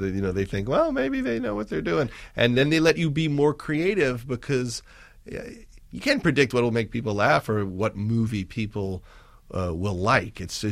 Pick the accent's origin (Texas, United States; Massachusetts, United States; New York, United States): New York, United States; Syosset; I'm from Long Island. Syosset and Woodbury. I lived in the Gates at Woodbury, and I was there till I went to college.